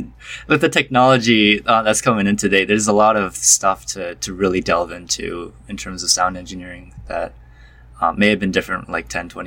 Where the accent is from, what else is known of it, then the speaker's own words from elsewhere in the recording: Rochester, Michigan, United States; also born or lived in California; I'm from Rochester, Michigan. Before that, I lived in California for a while, so I've kind of experienced a lot of different places.